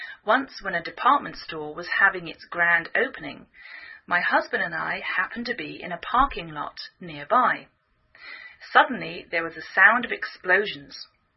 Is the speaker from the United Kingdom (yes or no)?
yes; England, United Kingdom; now in United States